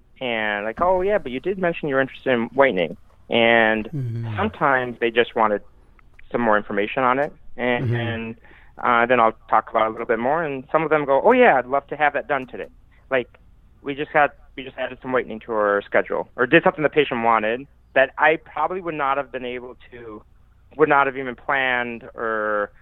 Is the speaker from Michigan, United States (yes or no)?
yes; Michigan, United States; now in Chicago, United States; Like, I'm from Michigan, grew up in the Midwest, went to U of M undergrad, and then went to Detroit Mercy Dental School. And then I came out to Chicago